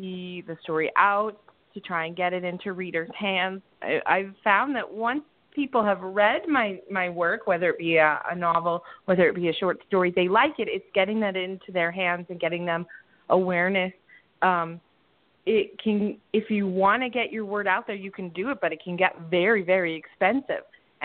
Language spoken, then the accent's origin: English; Canada; I know that even though I'm Canadian and a lot of my publishers are Canadian